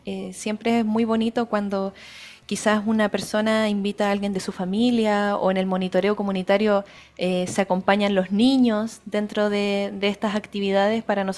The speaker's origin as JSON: {"language": "Spanish", "town": "Santiago", "region": "Santiago Metropolitan Region", "country": "Chile", "tie": "born there"}